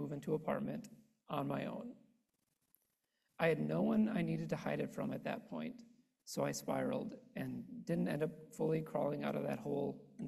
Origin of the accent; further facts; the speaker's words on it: Cumberland, Wisconsin, United States; So I was born and raised in Midwest Wisconsin, in the small town of Cumberland. I'm the bottom middle child out of four.